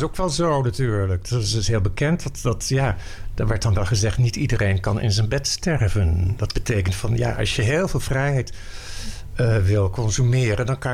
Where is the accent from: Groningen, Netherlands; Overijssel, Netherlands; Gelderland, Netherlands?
Gelderland, Netherlands; Nijmegen; moved away as an adult; now in Amsterdam, Netherlands; En dan kom ik uit Nijmegen. Ja, en dan, toen wist ik al heel snel... nee, ik wil hier weg. En ik kom voor 3 essen naar Amsterdam, de stad.